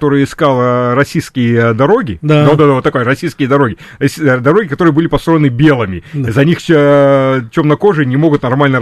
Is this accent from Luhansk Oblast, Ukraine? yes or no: yes; Luhansk, Luhansk Oblast, Ukraine; also born or lived in Pittsburgh; now in United States; я родом с Луганска. В 79-м году мой отец был диссидент, мелкий диссидент, вывез семью из Советского Союза, переехали в Америку